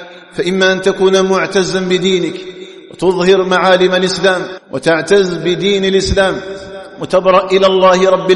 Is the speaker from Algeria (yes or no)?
yes; Algeria; أن تجعل بلدنا الجزائر آمنا في عقيدته